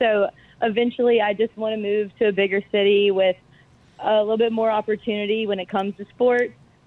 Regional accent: Monroe, Louisiana, United States; No, sir. I'm actually from Monroe, Louisiana.

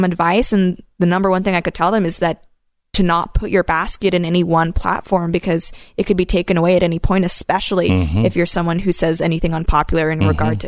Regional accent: Hong Kong; I grew up in Hong Kong when it was currently a colonial power. I mean, between Hong Kong and Canada, it's kind of like I'm British adjacent, I guess.

